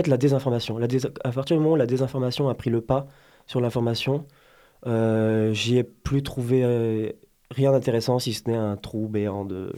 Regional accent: Corsica, France; moved away as an adult; De Corse, de la Haute-Corse.

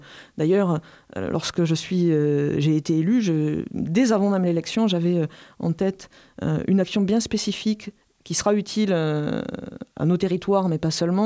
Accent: Montpellier, Occitanie, France; je suis montpelliéraine, je suis née à Montpellier. C'est là où j'ai grandi, j'ai fait mes études, j'ai ma famille aujourd'hui. Mais avec une famille très, très ancrée dans ce territoire, avec des ascendants qui étaient instituteurs, agriculteurs

